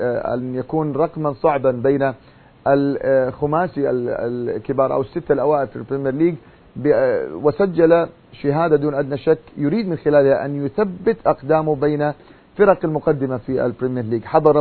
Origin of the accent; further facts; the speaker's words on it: Saudi Arabia; بحكم تواجدي في المملكة العربية السعودية وعشت طفولتي في السعودية